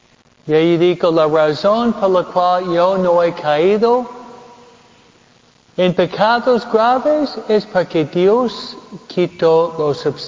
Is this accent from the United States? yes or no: yes; Michigan, United States; born there; Yo nací en Michigan.